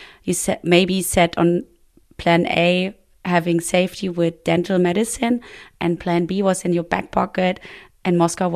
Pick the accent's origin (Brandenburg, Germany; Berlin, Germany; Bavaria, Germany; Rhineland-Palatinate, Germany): Berlin, Germany; I grew up in West Berlin. Now, since my grandma's in a home and I look after her place and the garden, I think I found the roots again. Like, this is where I'm from.